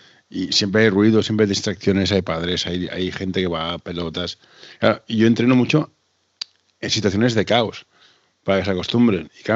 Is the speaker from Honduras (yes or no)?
no; Catalonia, Spain; Sí, no, yo soy catalán, ¿no?